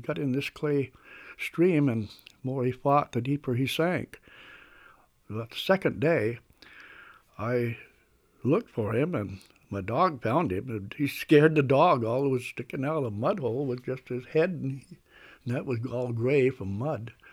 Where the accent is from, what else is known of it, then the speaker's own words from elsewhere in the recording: Waitsfield, Vermont, United States; born there; I was born in Waitsfield, 1908, on the border of the Warren and Waitsfield town line.